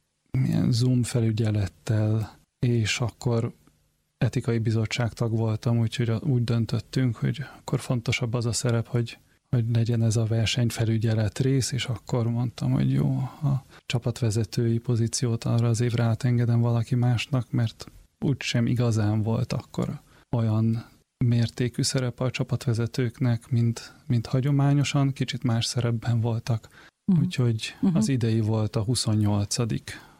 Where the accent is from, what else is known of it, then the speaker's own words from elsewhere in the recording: Norway; moved away as an adult; now in Hungary; Norvégiában születtem, és ott nőttem föl